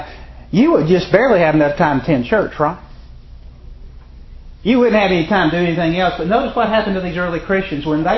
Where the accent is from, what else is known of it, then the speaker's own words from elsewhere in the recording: Alabama, United States; You know, I'm from Alabama, and so we can talk football all day long.